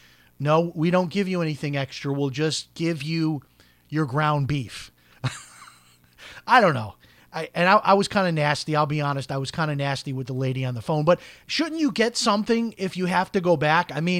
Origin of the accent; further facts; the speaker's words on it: Chicago, Illinois, United States; Now, this when I grew up in Chicago, we used to have, you would get these big brown grocery bags.